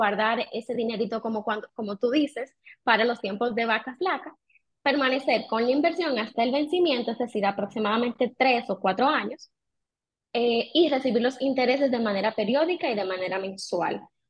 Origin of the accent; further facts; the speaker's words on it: Dominican Republic; que es importante que nosotros como dominicanos lo sepamos